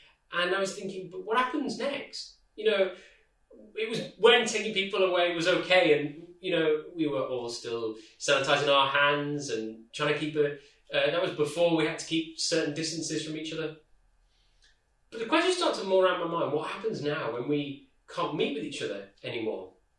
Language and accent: English; Wigan, North West England, United Kingdom; now in London, United Kingdom; I'm from Wigan originally, but we live here now in London with my wife Charlotte and our baby Lily.